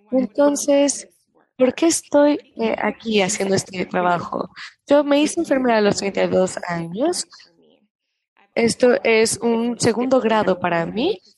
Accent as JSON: {"language": "Spanish", "town": "Boston", "region": "Massachusetts", "country": "United States", "tie": "born or raised there", "said": "Yo nací y crecí en Boston"}